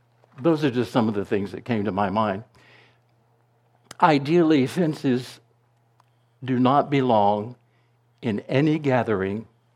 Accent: North Carolina, United States; I grew up in North Carolina. That's not the Deep South, but that's South. That's Southern.

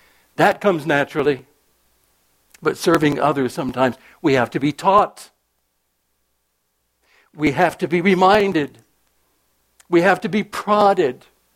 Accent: North Carolina, United States; First of all, I grew up in the South. I'm a North Carolina boy. I'm a Southerner in my traditions

